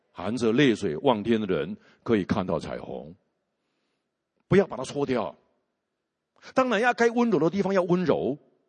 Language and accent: Chinese; China; 这个神机我们从中国来最了解